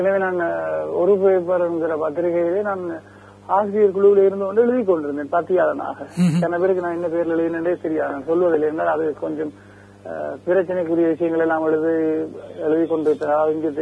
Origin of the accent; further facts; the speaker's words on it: Sri Lanka; born there; ஈழத்தில் பிறந்தேன், இழுபட்டு வந்தேன்